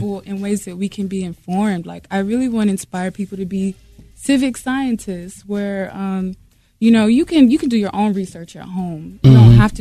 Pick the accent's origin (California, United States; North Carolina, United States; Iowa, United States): North Carolina, United States; New Bern; I'm doing it in New Bern in my hometown.